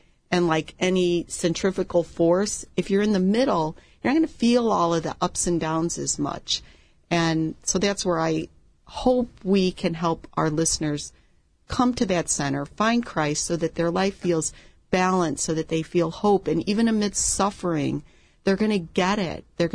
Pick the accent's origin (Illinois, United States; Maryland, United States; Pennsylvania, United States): Illinois, United States; Chicago; I'm from Chicago where it's cold and snowy